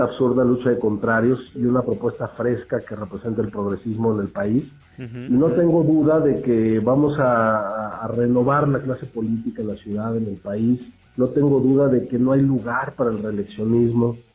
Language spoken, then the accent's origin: Spanish; Mexico; para que, como mexicanos, ante todos los cataclismos que hemos sufrido, podamos salir adelante.